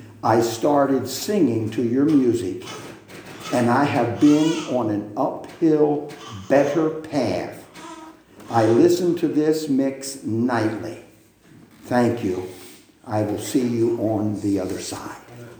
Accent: India; I am an Indian, non-Christian, who studied in Catholic school, but found my way through it, through the Catholic school.

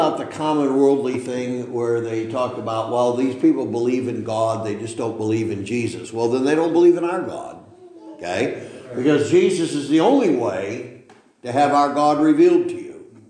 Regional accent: Machias, Maine, United States; You know, we grew up in Machias, and, you know, Machias, the snow season starts somewhere around August and ends around the 1st of July or something. And we lived on Route 16

